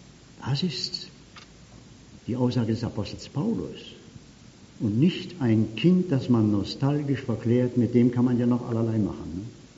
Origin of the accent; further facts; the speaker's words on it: Baden-Württemberg, Germany; Bei uns im Süden, im Schwabenländle, ein Aufruf zum Gebet.